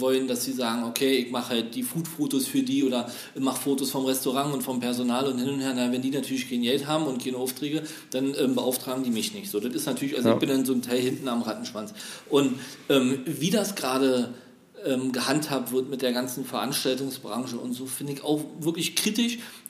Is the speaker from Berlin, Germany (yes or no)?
yes; Berlin, Germany; wir jetzt gerade im Moment wieder als Berliner zum Beispiel nicht nach Mecklenburg-Vorpommern reisen können